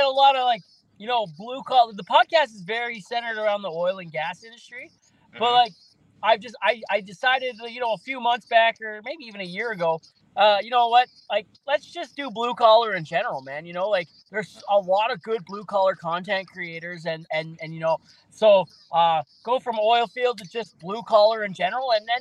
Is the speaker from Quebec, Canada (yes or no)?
no; Alberta, Canada; I'm from Alberta, I'm one province over